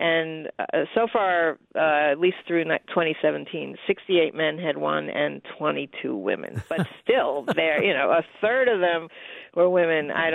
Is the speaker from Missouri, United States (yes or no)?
no; New Jersey, United States; and I'm from New Jersey, so what happened in New Jersey was not as liberated, I guess, as what was happening in Iowa.